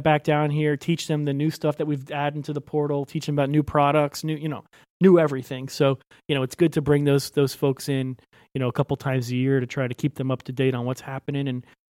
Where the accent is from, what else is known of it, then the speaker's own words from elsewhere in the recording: Florida, United States; I'm from Florida. I assume it rains everywhere all the time.